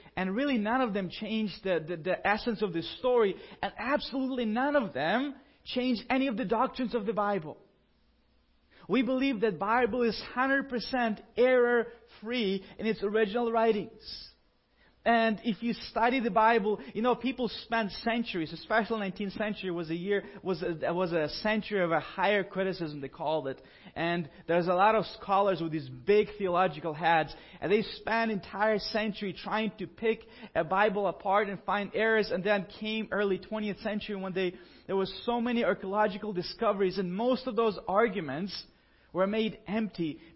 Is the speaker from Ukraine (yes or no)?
yes; Ukraine; I grew up in Ukraine